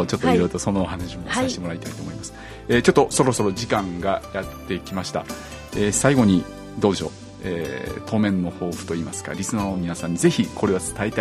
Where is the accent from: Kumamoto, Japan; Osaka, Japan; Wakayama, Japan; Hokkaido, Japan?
Osaka, Japan; 私大阪なんですけど、